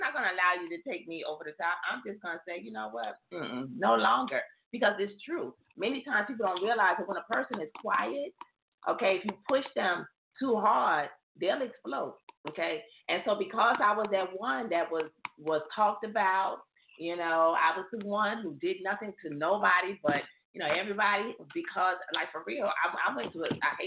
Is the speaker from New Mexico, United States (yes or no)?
no; Paterson, New Jersey, United States; So, for real, I got some Patterson. I grew up in Patterson, New Jersey. All right? So, I can go hood.